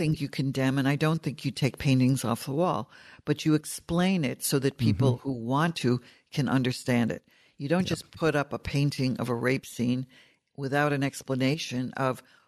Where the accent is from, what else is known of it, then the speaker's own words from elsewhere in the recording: United States; and me maybe as an American, I look at this and I think, gee, this doesn't look like seduction to me.